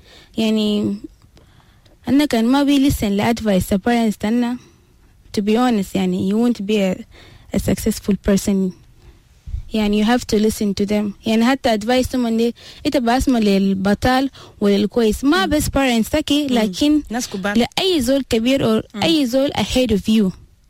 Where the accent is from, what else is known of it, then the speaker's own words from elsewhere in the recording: Khartoum, Sudan; also born or lived in Kassala / Juba; I was born in Kassala, and then. Then from there we moved to Khartoum.